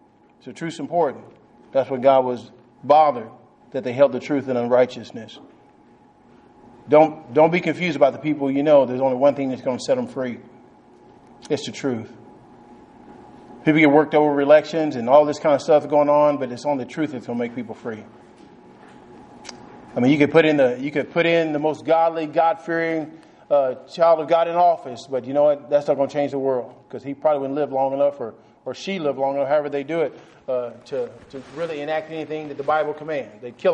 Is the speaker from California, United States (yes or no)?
no; New Boston, Texas, United States; all those people around me would know that I'm from New Boston, Texas.